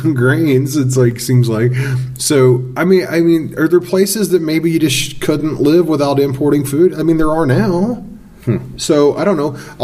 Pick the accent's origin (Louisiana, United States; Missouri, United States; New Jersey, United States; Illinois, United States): Missouri, United States; I'm from Missouri, so I go home on occasion.